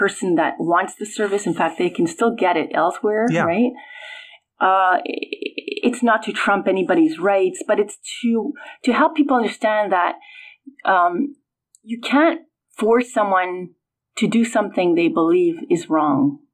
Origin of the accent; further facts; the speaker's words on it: Madrid, Community of Madrid, Spain; born there; English is a second language; of all places in Spain, which is my country of origin. I was born in Madrid.